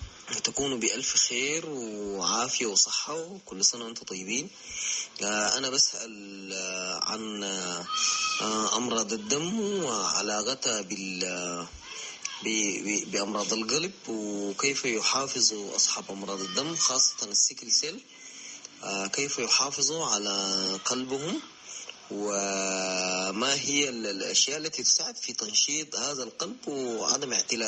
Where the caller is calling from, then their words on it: Dilling, South Kordofan, Sudan; من السودان، ولاية جنوب كردفان، مدينة الدلنج.